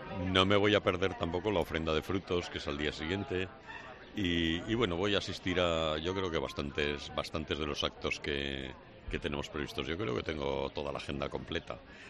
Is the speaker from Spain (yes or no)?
yes; Zaragoza, Aragon, Spain; Soy zaragozano de los pies a la cabeza y para mí estos días son muy importantes.